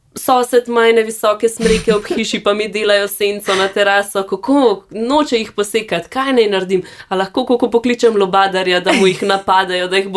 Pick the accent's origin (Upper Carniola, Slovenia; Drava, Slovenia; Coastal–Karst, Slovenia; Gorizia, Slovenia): Upper Carniola, Slovenia; Bohinj; Doma sem iz Bohinja in sem strastna hribovka.